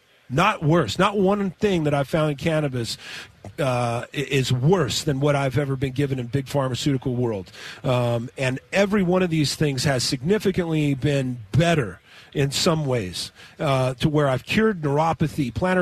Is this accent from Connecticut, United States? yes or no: no; Moreno Valley, California, United States; Got it in my hometown, ironically enough, nice. Moreno Valley.